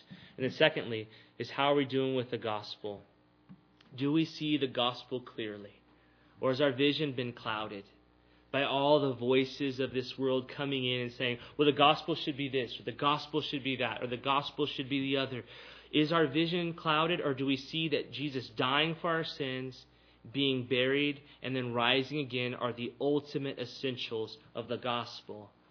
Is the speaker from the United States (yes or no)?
yes; Texas, United States; Where I grew up in South Texas, there was constantly foundation problems.